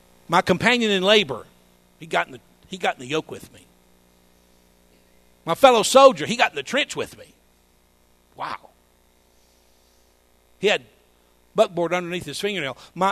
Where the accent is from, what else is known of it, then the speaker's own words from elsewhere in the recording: Georgia, United States; I grew up in Georgia. And the Georgia State Fair came every year.